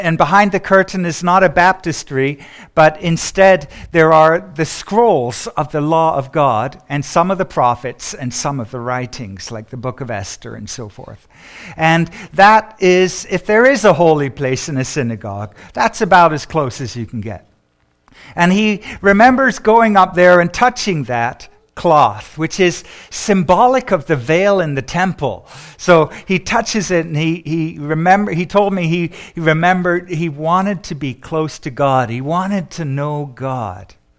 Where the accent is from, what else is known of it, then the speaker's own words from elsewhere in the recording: London, United Kingdom; born there; I am myself a Jewish believer in Jesus. I was born in London, England in 1960, and my parents were both immigrants to England after the war.